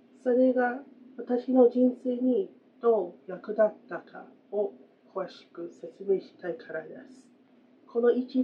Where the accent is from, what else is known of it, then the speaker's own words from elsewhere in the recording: United States; Japanese is a second language; 私はアメリカ人で